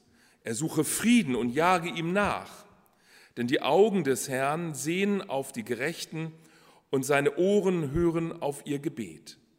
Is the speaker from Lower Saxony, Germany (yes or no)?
yes; Stadthagen, Lower Saxony, Germany; auch in Stadthagen nicht, wo ich herkomme.